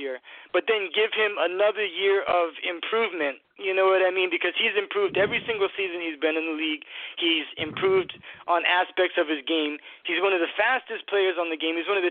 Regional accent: New Bedford, Massachusetts, United States; now in Florida, United States; I think all of us are from Massachusetts. I currently live in Florida, but I'm from New Bedford, so all Massachusetts fans here.

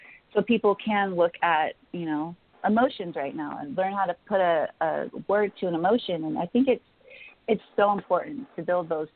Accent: United States; as an American, we have a lot more freedoms than, say, what's going on in Britain or Ireland or other countries

